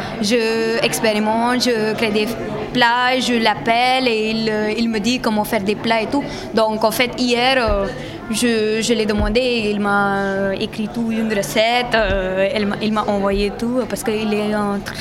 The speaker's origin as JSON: {"language": "French", "town": "Mumbai", "region": "Maharashtra", "country": "India", "said": "Ah ouais, je suis de Bombay, donc évidemment, c'est vraiment... là-bas, c'est presque 30-35 degrés, et c'est normal."}